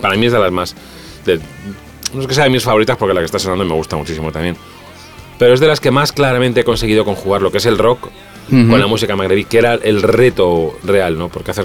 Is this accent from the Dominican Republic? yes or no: no; Spain; hola, soy un español que vengo aquí a grabar mi rollo